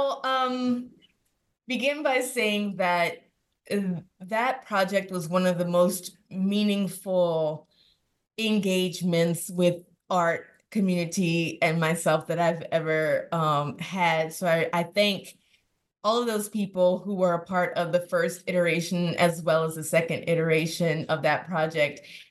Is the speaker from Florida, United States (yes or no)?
no; Louisiana, United States; also born or lived in Washington, D.C., United States; And though I was born in New Orleans and raised outside of New Orleans, I saw a lot of things in DC that I had never seen before